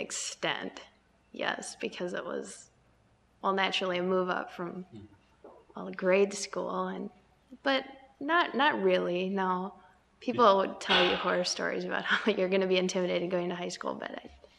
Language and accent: English; Menomonie, Wisconsin, United States; I'm from Menominee, Wisconsin.